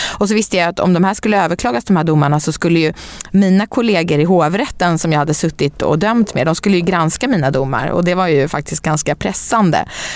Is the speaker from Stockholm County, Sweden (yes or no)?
yes; Stockholm, Stockholm County, Sweden; Och jag är uppväxt i innerstan i Stockholm och haft bra uppväxtförhållanden